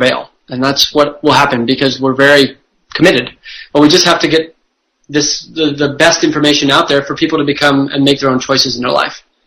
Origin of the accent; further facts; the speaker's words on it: California, United States; I grew up in Silicon Valley, which is the birthplace of a lot of the big companies out there. I grew up in an entrepreneurial family.